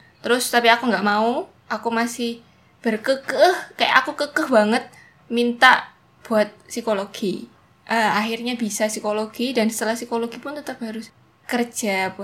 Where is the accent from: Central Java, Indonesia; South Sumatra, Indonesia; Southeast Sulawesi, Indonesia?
Central Java, Indonesia; Purbalingga; Di daerah asalku, aku dari Jawa Tengah dan dari Purbalingga.